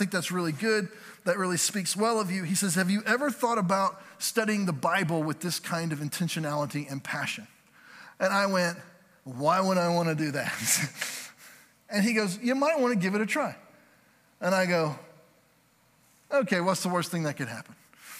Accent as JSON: {"language": "English", "town": "Birmingham", "region": "Alabama", "country": "United States", "tie": "born there", "said": "No, I was born in Birmingham, Alabama. And this is what I remember of my childhood. I remember Alabama football."}